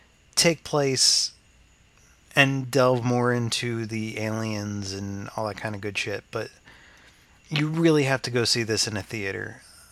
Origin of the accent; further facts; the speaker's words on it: New Jersey, United States; That John needs to try pork roll, which is, growing up in New Jersey, pork roll is a staple of any New Jerseyan diet.